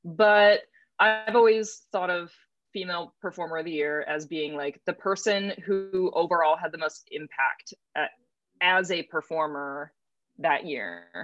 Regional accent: Fort Worth, Texas, United States; also born or lived in Minnesota; Well, I am originally from Minnesota. That's where I was born. And I lived there for like half my life. And then, I came of age, you know, high school and everything was in Texas, in North Texas, near Fort Worth.

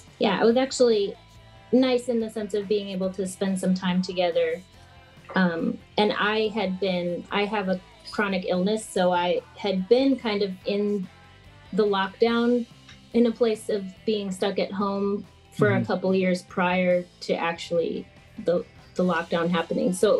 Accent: Chisago City, Minnesota, United States; I grew up in Chisago City, Minnesota. It's a very, very small town about 35 miles northeast of the Twin Cities.

